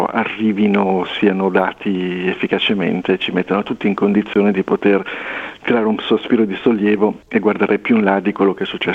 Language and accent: Italian; Liguria, Italy; per cui da liguri dico cerchiamo di investire